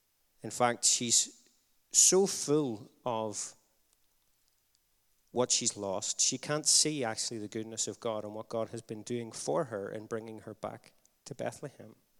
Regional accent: Carrickfergus, Northern Ireland, United Kingdom; Bangor's quite a small town. I grew up in Carrickfergus, which is a smaller town.

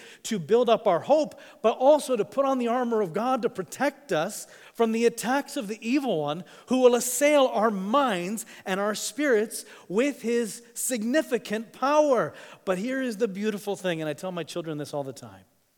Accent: Tanzania; also born or lived in Kenya; now in United States; I grew up in Tanzania and Kenya and East Africa. It's a very visual culture.

